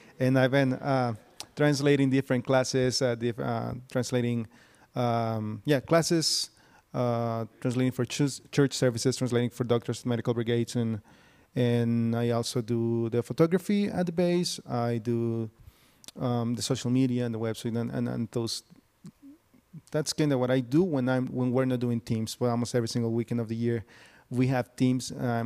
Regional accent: Tijuana, Baja California, Mexico; accent: Mexican; English is a second language; Of course, if you cannot tell by my beautiful accent, I am Mexican from Tijuana, actually.

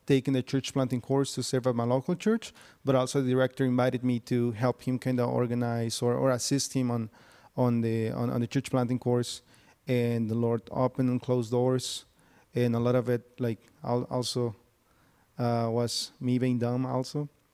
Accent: Tijuana, Baja California, Mexico; accent: Mexican; English is a second language; Of course, if you cannot tell by my beautiful accent, I am Mexican from Tijuana, actually.

